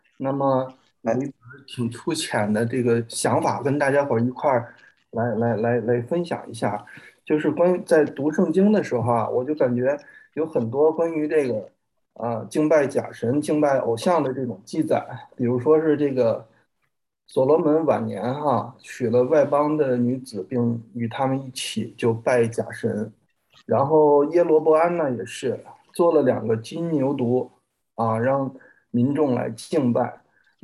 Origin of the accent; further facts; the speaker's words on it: China; 我们来自中国大陆，等到工作结束之后呢，我们还要回去